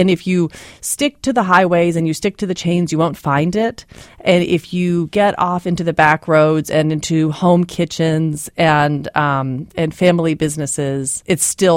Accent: Indiana, United States; born there; also born or lived in Kentucky / California / Alaska / Oklahoma; now in Pennsylvania, United States; I was born in Indiana. We lived in Kentucky, California, 6 years in Alaska, 6 years in Oklahoma, New York City for high school, Virginia, Colorado, and now I live in Pennsylvania in beautiful Bucks County.

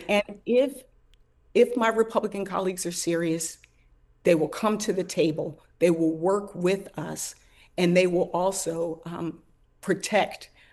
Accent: Philadelphia, Pennsylvania, United States; born there; Well, you know, I was born in Philadelphia.

